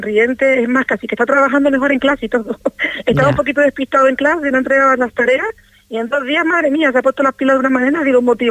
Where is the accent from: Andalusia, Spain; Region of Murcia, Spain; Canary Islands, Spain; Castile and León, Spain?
Canary Islands, Spain; Gran Canaria; now in Fuerteventura, Spain; Yo no soy de Fuerteventura, soy de Gran Canaria. Pero ya llevo 5 años aquí